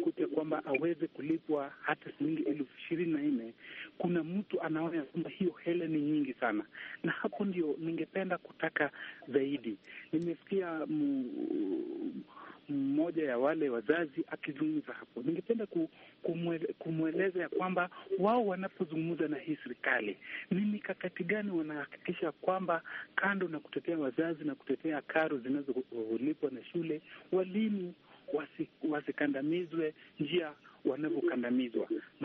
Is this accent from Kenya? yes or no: yes; Kenya; Na mimi nikizungumza kama Mkenya